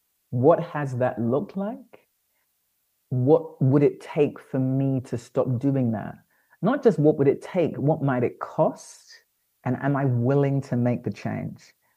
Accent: London, United Kingdom; also born or lived in New York; now in Accra, Ghana; the years I spent as a Black Briton, born and raised in London, and now being here in Accra.

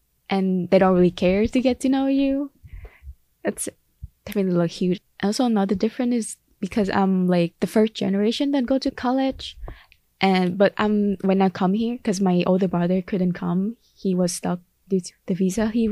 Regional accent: Ho Chi Minh City, Vietnam; I was born in Vietnam, specifically Ho Chi Minh City. I'm currently a full-time student, and my preferred pronoun is she, her. I grew up in Ho Chi Minh City. I would say it's like an urban

